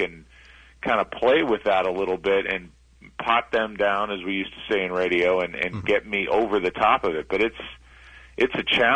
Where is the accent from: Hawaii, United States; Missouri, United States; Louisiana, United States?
Missouri, United States; St. Louis; It's hilarious just because I grew up with Hamm in St. Louis.